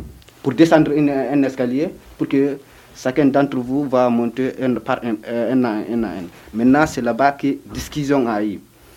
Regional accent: Soma, Gambia; Spanish is a second language; moved away; also born or lived in Italy; Yo soy de Gambia y mi pueblo se llama Soma. Yo vengo en Europa en años 2015 y con mi tío

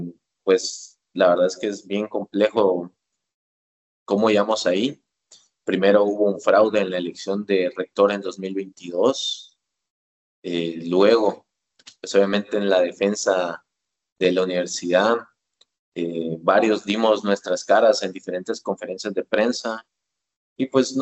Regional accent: Guatemala; soy de Guatemala, estudiante de Derecho y Ciencias Políticas de la Universidad de San Carlos de Guatemala.

